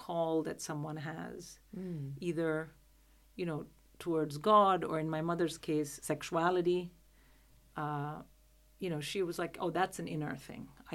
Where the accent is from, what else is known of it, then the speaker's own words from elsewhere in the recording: Delhi, India; this is Maharashtra. I'm from Delhi. It's a completely different for me.